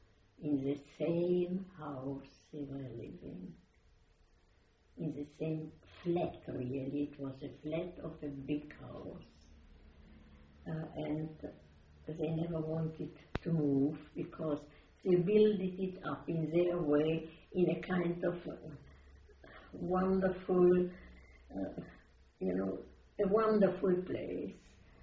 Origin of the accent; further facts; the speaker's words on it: Brno, South Moravian Region, Czechia; born there; English is a second language; So I was born in Brünn, what was called then Brünn is the Hungarian monarchy, and now it's the Czech Republic.